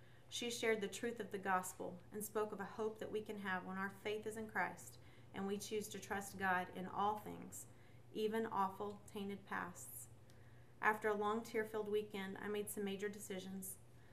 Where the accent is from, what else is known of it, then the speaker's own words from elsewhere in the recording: Texas, United States; moving 4 hours away to a college away from my hometown in Texas